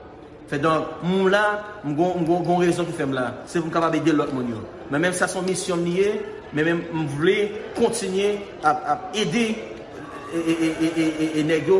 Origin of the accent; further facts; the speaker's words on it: Haiti; Me trouver en tant que haïtien